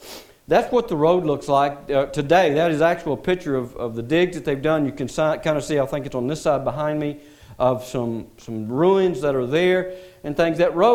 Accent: Bales, Texas, United States; We're from Bales, Texas.

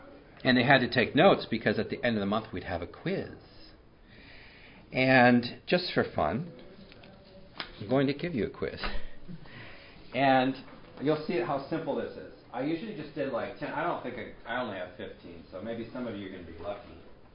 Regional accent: United States; And she asked if I was Canadian. I said, no, I'm American.

